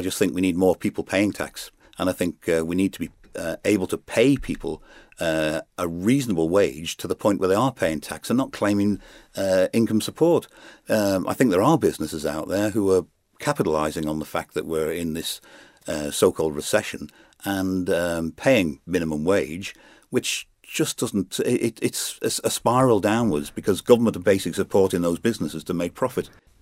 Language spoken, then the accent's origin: English; Douglas, Isle of Man; Well, East Douglas, I was born and brought up in East Douglas.